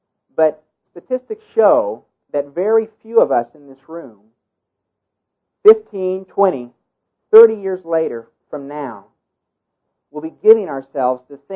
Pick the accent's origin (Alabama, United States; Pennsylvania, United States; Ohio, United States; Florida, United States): Alabama, United States; Now, I'm from Alabama and went to school there.